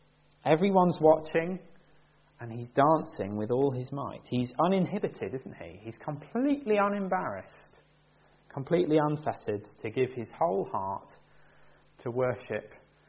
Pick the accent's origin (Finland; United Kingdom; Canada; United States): United Kingdom; Perhaps you think, oh, we're British. You know, I'm a little bit conservative by nature.